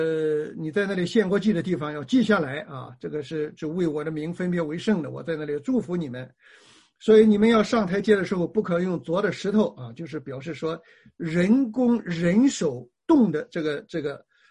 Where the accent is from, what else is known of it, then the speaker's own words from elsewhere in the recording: China; 那么在中国古代的时候，我们中国人不拜有形的偶像的啊，所以像我们北京的天坛里边啊